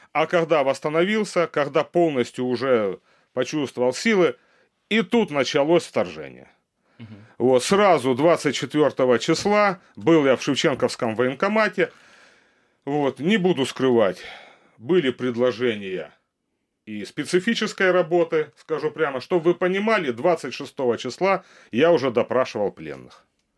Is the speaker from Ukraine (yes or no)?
yes; Makiivka, Donetsk Oblast, Ukraine; выполнял задачи по подготовке вооруженного восстания в городе Макеевке, в моем родном городе, где я прекрасно знаю и ситуацию, и людей